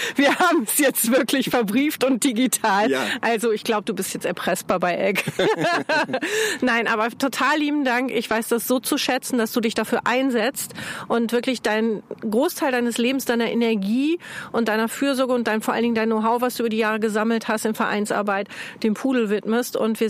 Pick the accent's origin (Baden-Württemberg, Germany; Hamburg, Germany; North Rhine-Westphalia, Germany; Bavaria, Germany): Hamburg, Germany; ich habe mal so ein bisschen gehört und geluschert, sagt man bei uns in Hamburg